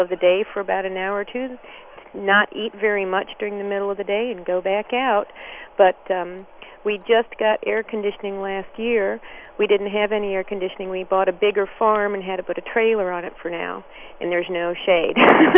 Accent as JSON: {"language": "English", "region": "Michigan", "country": "United States", "lives_now": "Ann Arbor, United States", "said": "I'm from Michigan, so I love the heat."}